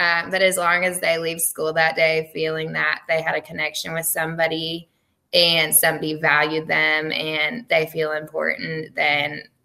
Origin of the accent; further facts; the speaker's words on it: Union, Kentucky, United States; I come from Union, Kentucky, so there wasn't as much diversity.